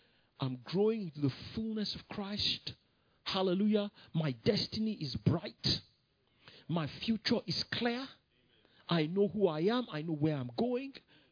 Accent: Abeokuta, Ogun, Nigeria; I'm black and I come from Nigeria and I come from Abeokuta and my forefathers were idol worshippers.

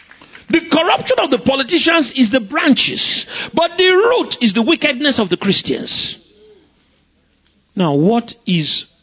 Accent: Nigeria; I don't say that because I'm a Nigerian.

